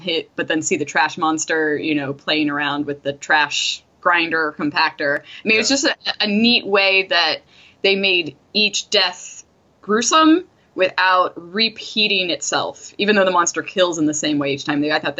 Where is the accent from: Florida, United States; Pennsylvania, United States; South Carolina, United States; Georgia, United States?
Pennsylvania, United States; Philadelphia; And the references to Philly... A little bit harsh on my hometown